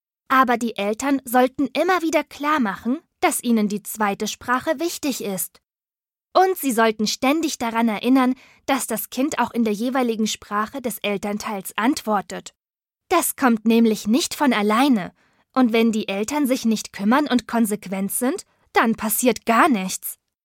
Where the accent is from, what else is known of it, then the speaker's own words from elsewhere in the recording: Germany; Zwar ist Deutschland meine Heimat, aber wenn ich nach Spanien reise, komme ich auch schnell in Kontakt mit den Menschen dort.